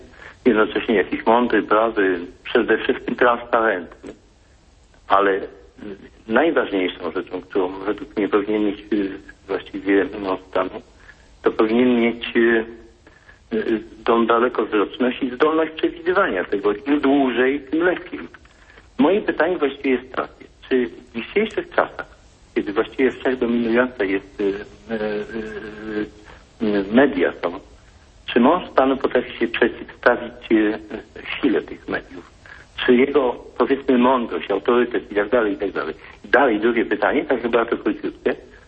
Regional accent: Gdańsk, Pomeranian Voivodeship, Poland; ja zarówno jestem z Gdańska

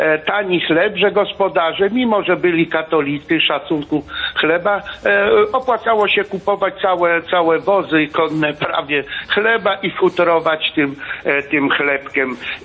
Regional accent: Kościerzyna, Pomeranian Voivodeship, Poland; moved away; z Kościerzyny, z Kaszub. Bardzo mi miło. Wszedłem w ten temat, bo pochodzę z Kaszów, chociaż już 34 lata jestem za granicą.

